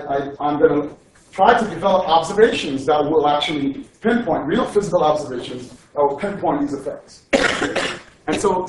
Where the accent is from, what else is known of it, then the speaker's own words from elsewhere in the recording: Bronx, New York, United States; I'm from the Bronx, and we have golf sticks in the Bronx, actually.